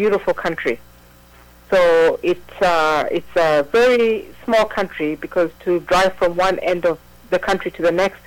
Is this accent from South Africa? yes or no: yes; South Africa; also born or lived in Uganda; Yeah, born in Uganda, but grew up in South Africa.